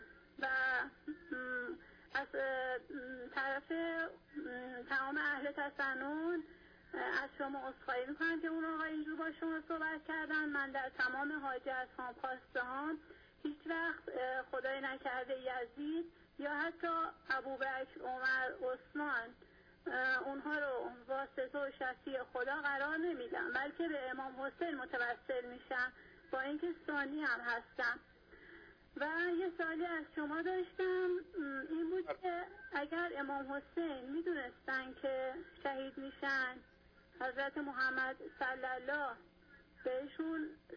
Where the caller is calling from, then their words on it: south, Iran; من خودم جنوبی هستم، اهل تسننم هستم